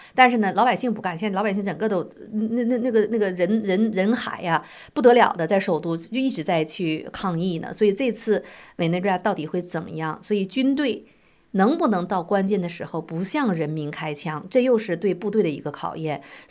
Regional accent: United States; 我们美国人是不是也要让自己的国家再继续这样大政府的走下去

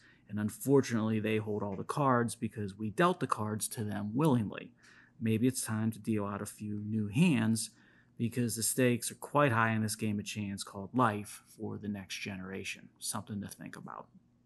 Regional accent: Pennsylvania, United States; Philadelphia, in my home state of Pennsylvania

